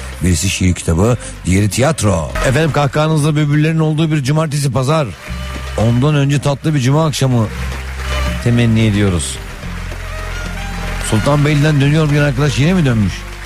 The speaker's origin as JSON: {"language": "Turkish", "region": "Istanbul", "country": "Turkey", "tie": "born there", "said": "Ben Bakırköy Bahçeliler doğumlu muyum? Evet Bahçeliler o zaman Bakırköy'e bağlıydı ama yan yanalar hala."}